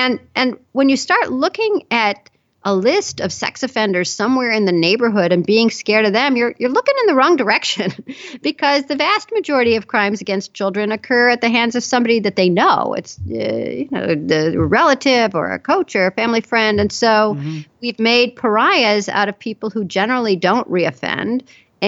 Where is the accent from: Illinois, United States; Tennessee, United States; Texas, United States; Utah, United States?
Illinois, United States; Chicago; Maybe it was freezing cold by those standards. I grew up in Chicago.